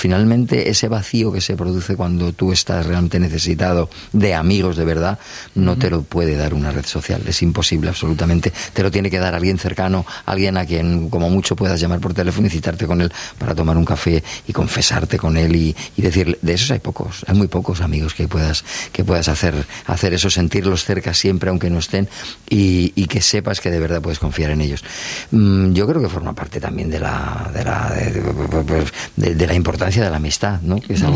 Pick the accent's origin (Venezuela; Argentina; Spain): Spain; Nosotros somos españoles